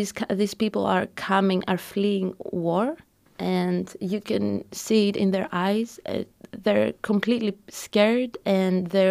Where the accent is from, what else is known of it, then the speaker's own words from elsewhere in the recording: Greece; now in United States; Well, I am originally from Greece, and I was here. I live in the Bay Area